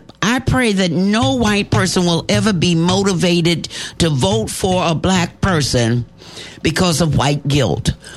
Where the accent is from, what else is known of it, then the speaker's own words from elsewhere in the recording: New York, United States; But you know what? I'm from New York